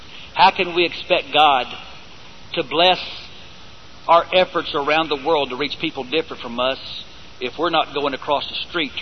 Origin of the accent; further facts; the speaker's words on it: Dallas, Texas, United States; I grew up in a racist church. I grew up in South Dallas during a time they called white flight